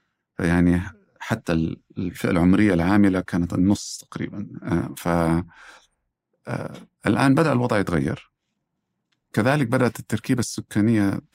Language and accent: Arabic; Saudi Arabia; نسبة الأطفال المراهقين عندنا في السعودية 30%.